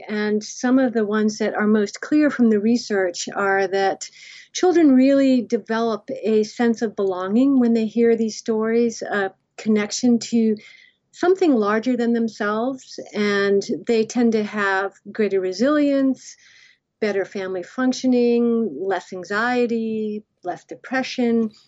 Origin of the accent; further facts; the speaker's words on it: Cape Cod, Massachusetts, United States; helping the elderly needy on Cape Cod, which is where I grew up in Massachusetts.